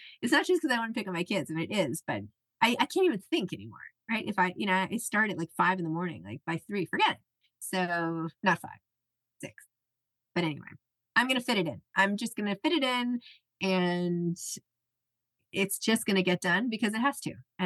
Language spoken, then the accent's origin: English; New York City, New York, United States; I'm from New York City.